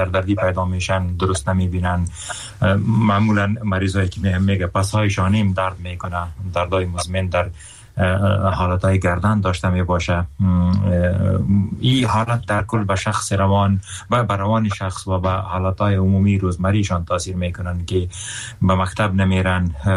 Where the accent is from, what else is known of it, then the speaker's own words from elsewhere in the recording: Afghanistan; میگم من افغان هستم، خبر افغانستان میبینم مرا متاثر میکنه